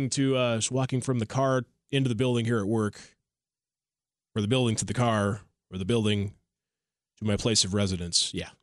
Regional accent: Wisconsin, United States; now in Iowa, United States; Talking Wisconsin, nowhere in Iowa, my hometown in south central Wisconsin.

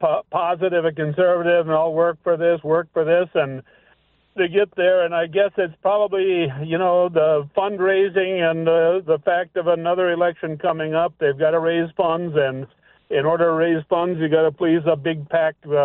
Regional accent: Lake Park, Minnesota, United States; I'm from Lake Park, Minnesota.

